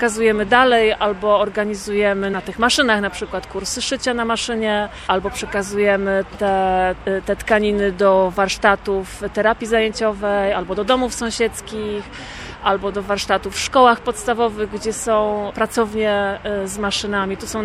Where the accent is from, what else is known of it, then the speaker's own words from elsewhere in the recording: Gdańsk, Pomeranian Voivodeship, Poland; bo nie przedstawiłam się, jestem babą z Wrzeszcza